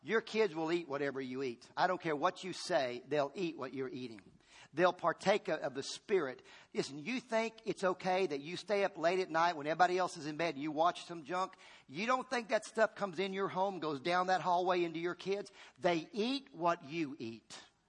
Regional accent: Chilhowie, Virginia, United States; I remember a buddy of mine called me from Chilhowee, which is a little city I grew up in Virginia.

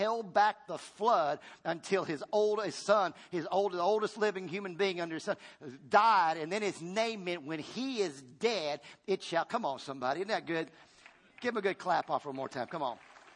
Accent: Chilhowie, Virginia, United States; I remember a buddy of mine called me from Chilhowee, which is a little city I grew up in Virginia.

